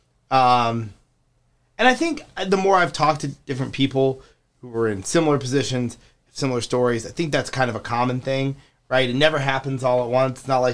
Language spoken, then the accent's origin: English; Kansas City, United States; also born or lived in Oklahoma; I grew up in Kansas City. I lived in Oklahoma for a little bit.